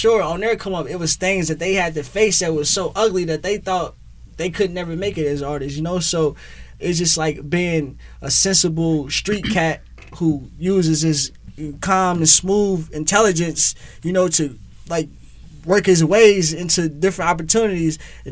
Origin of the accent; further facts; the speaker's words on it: Indianapolis, Indiana, United States; The last stop on the tour is my hometown, Indianapolis, Indiana, August 16th.